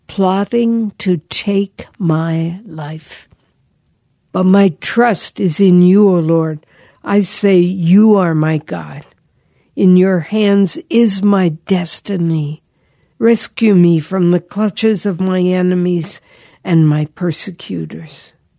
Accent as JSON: {"language": "English", "region": "Pennsylvania", "country": "United States", "tie": "born or raised there", "said": "Because I grew up in Pennsylvania, I had heard a lot of her."}